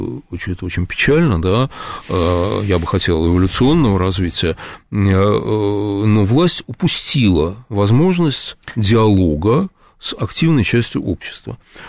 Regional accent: Moscow, Russia; я москвич, да, я живу в Москве.

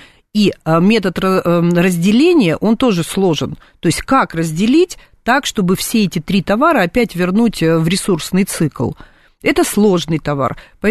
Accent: Far East, Russia; now in Moscow, Russia; Я сама с Дальнего Востока приехала в Москву. Понаехали сюда.

